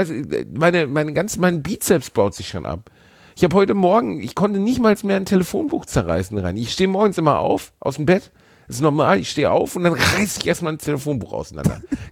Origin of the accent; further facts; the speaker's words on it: Neustadt an der Weinstraße, Rhineland-Palatinate, Germany; in meinem Heimatort in Neustadt an der Rheinstraße